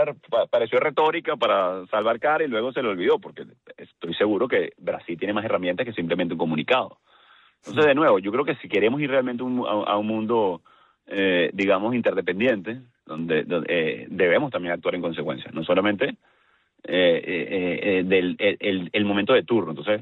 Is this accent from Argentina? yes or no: no; Venezuela; Y yo quiero ser un ciudadano venezolano en Venezuela, en mi país, ejerciendo mis deberes y mis derechos.